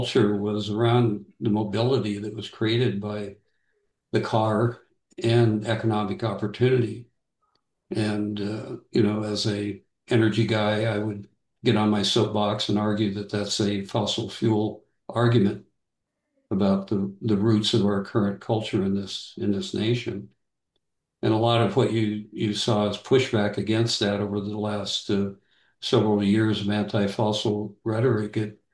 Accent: California, United States; I grew up in California. Well, I grew up in the part of the California that thought it was Texas

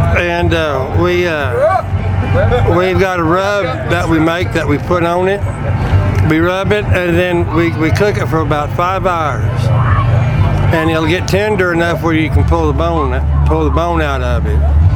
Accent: Monahans, Texas, United States; now in North Dakota, United States; From Monahans, Texas.

